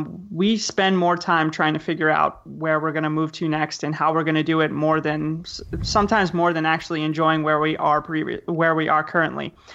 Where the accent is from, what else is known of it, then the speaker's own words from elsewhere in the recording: New York City, New York, United States; I'm from New York City, and I know with my salary, there's no way at all I would be able to get an apartment and have a good life with my salary from VIP Kid.